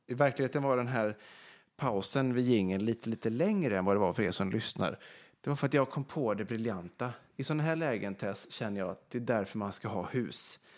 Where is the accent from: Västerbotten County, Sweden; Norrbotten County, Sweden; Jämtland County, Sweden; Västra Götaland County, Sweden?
Västra Götaland County, Sweden; Vegby; Nu sitter vi ju till exempel i Vegby då, där jag är uppvuxen i mina föräldrars hus.